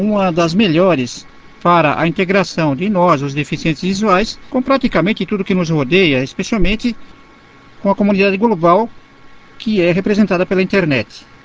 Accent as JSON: {"language": "Portuguese", "region": "São Paulo", "country": "Brazil", "tie": "born there", "said": "sou nascido em São Paulo, capital, sou invisual desde nascido"}